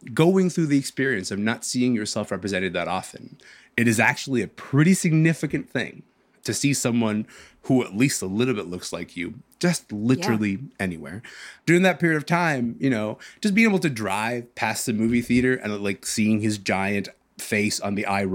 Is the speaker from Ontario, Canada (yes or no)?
yes; Kingston, Ontario, Canada; And Kingston, Ontario, God bless his heart, it's about 2 hours east of Toronto. Big fan of my hometown, 10 out of 10.